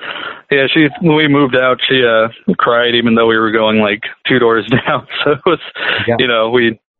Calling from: Woodinville, Washington, United States; Washington, up kind of near Seattle in a town called Woodinville.

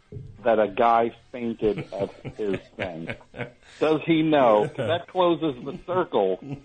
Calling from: San Francisco, California, United States; San Francisco.

